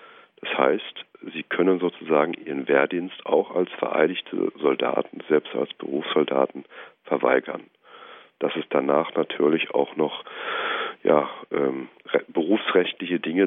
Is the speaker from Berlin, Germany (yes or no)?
yes; Berlin, Germany; ich komme hier aus Berlin